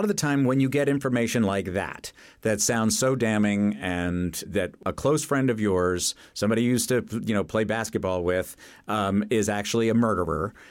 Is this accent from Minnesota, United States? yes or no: no; New York City, New York, United States; Yes, I grew up in New York City.